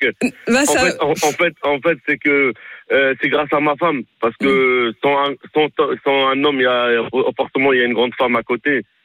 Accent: Mantes-la-Jolie, Île-de-France, France; moved away as an adult; now in Chartres, France; Parce que c'était plus dur, j'ai grandi à Mantes

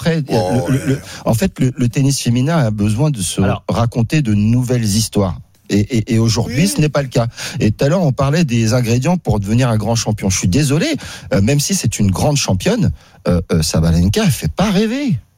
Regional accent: France; Ce sont plus que des stars, parce que nous sommes français

